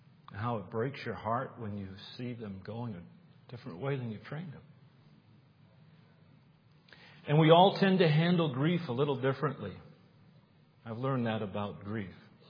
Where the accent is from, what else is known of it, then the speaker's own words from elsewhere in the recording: New England, United States; I grew up in New England, and it would get cold.